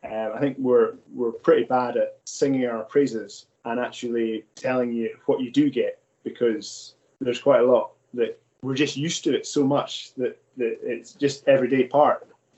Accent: Scotland, United Kingdom; I'm not Red Tractor. I'm Scottish.

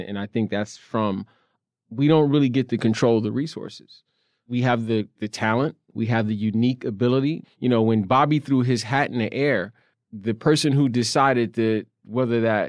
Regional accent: New York City, New York, United States; I grew up in Brownsville in Crown Heights. I went to school there. Went to school in Manhattan.

